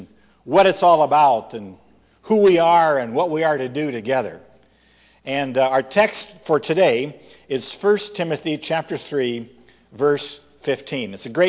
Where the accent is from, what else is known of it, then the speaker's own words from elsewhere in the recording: Allison, Iowa, United States; So I grew up on a farm in northern Iowa. I'm from Allison, Bristow area, between Waterloo and Mason City.